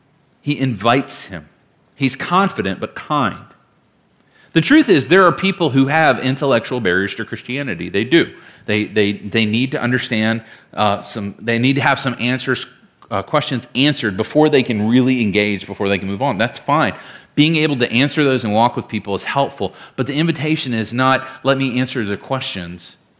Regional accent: Virginia, United States; Now, I am from Virginia, and I am not being facetious.

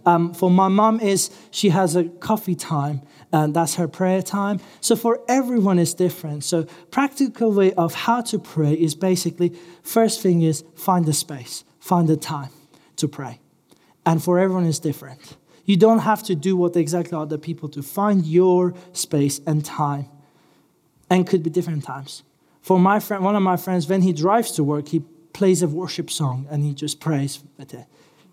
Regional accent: Iran; As I mentioned, I'm Iranian. I grew up in Iran. I grew up in persecuted church.

